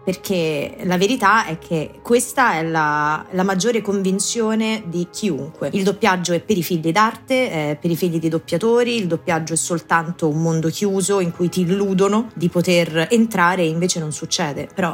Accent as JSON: {"language": "Italian", "town": "Policoro", "region": "Basilicata", "country": "Italy", "tie": "born or raised there", "moved": "as an adult", "lives_now": "Rome, Italy", "said": "Io sono lucana, vengo dalla Basilicata, sono nata e cresciuta in Basilicata, a Policoro, e a 19 anni, come insomma la maggior parte degli studenti di paese barra cittadina, ho fatto la mia transumanza e sono arrivata a Roma"}